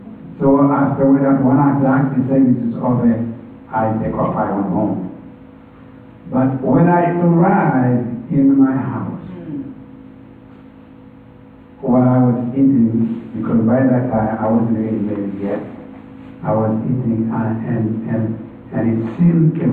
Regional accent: Haiti; English is a second language; I born and grew up in Haiti. And I born in the village.

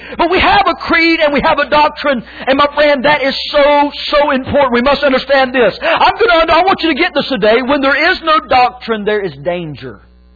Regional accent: Tyner, North Carolina, United States; I'm from Tyner, North Carolina. North Kakalaki. That's what we call it. I'm down there. I was lived in a double wide most of my life.

